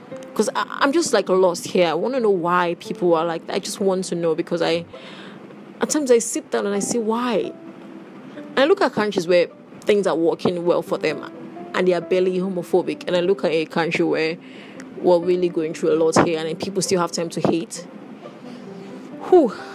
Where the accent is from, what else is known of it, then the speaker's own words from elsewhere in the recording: Nigeria; Nigerians, yeah, where I'm from, I'm a Nigerian